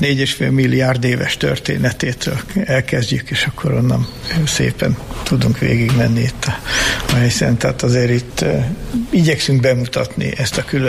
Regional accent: Budapest, Hungary; én zuglói gyerek vagyok

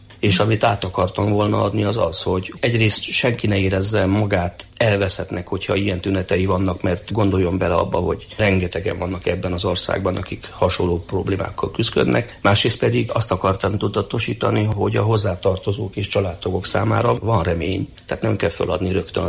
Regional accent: Eger, Heves, Hungary; moved away as an adult; a Csevokszáriban nőttem föl, és ott laktam 28 éves koromig, és nagyon szerettem.

